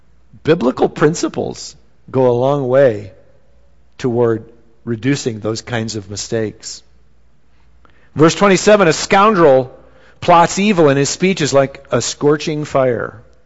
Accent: Minnesota, United States; also born or lived in South Dakota; I grew up in Indian country. You know, Minnesota and South Dakota, those two states, you know, are filled with Indians.

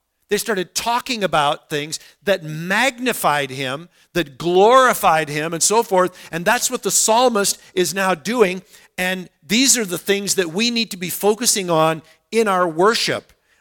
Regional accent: Minnesota, United States; Remember, I grew up in Minnesota, and which is right in the middle of the United States

